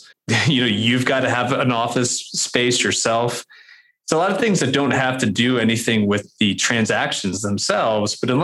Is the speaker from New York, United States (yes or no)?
yes; New York, United States; moved away as an adult; now in Nashville, United States; So I'm from New York originally, met my wife in college in Connecticut. We did the Northeast thing for a little bit. I went to law school in Boston, moved to Nashville 15 years ago now.